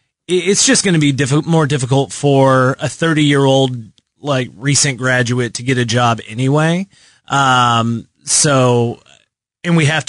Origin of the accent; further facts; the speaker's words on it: Lubbock, Texas, United States; No. I've been here for like the last 7 years, but I grew up in Texas.